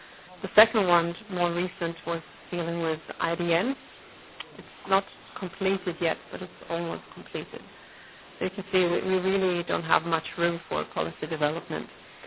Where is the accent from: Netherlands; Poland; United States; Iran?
Poland; and I'm from Poland.